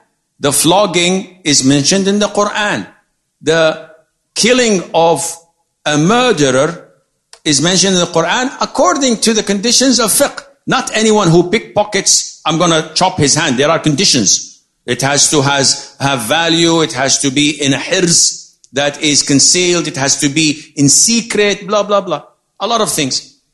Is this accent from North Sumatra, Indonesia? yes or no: yes; Medan, North Sumatra, Indonesia; If I'm from Medan, from Indonesia. So, originally